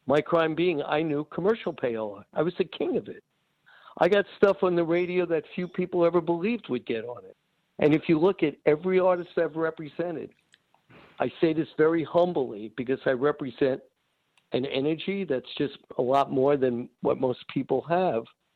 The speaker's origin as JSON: {"language": "English", "town": "Miami", "region": "Florida", "country": "United States", "said": "I was the mouth from Miami and the one that didn't shut up."}